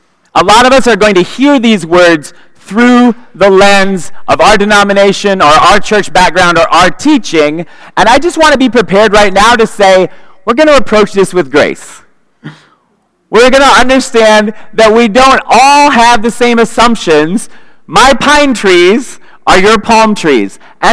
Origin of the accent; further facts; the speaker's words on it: Northwest, United States; Now, I'm from the Northwest, and we know that real trees are pine trees.